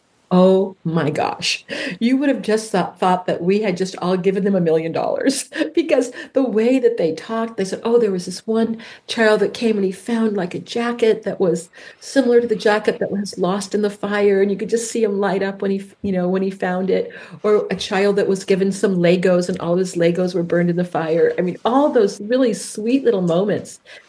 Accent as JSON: {"language": "English", "region": "California", "country": "United States", "said": "because I come from California, I forgot all my clothes."}